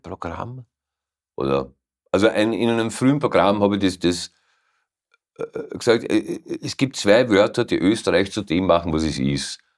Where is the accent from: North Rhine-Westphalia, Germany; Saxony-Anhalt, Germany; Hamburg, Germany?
North Rhine-Westphalia, Germany; Cologne; also als Kölner findest du, wenn du nicht hufkrank bist, findest du Haken.